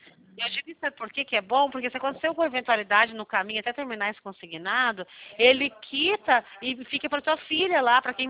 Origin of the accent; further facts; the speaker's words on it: Barretos, São Paulo, Brazil; now in Curitiba, Brazil; Eu sou de Barretos, na verdade, sabe?